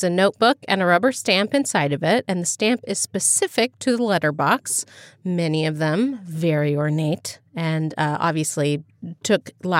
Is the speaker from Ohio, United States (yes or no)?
yes; Dayton, Ohio, United States; You know where I grew up in Dartmoor. Just outside of Dayton, Ohio.